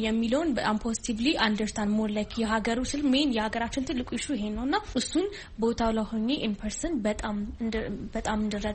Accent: Addis Ababa, Ethiopia; እኔ አዲስ አበባ ነው ተወልጄ የሚያደኩት።

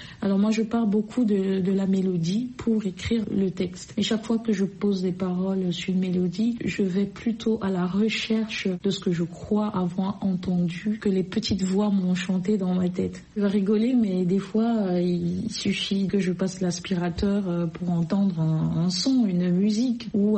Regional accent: Anglophone Cameroon, Cameroon; Même si j'ai grandi au Cameroun, par exemple, dans un contexte plutôt bilingue, tantôt anglophone, tantôt francophone, ou très souvent francophone, mais je suis originaire de la partie du Cameroun anglophone.

